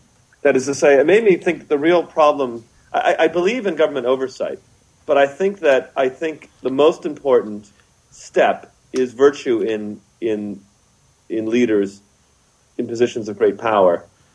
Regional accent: Canada; also born or lived in United States; Even though I'm American, I was raised in Canada, so I'm also Canadian

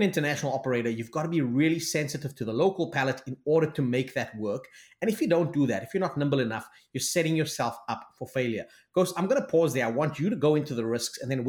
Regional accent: South Africa; now in North America; it's because I'm a South African.

